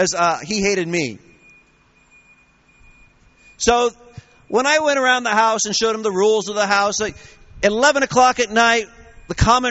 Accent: United States; I said, well, yes, I'm from the United States.

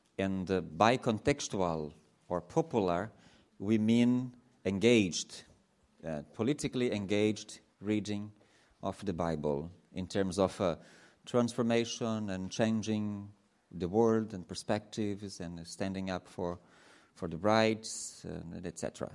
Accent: Brazil; English is a second language; I am from Brazil, Latin America.

